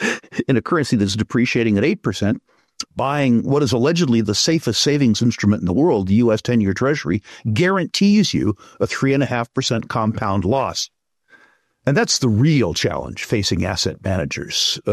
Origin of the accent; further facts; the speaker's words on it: United States; I say most importantly, not merely because I'm American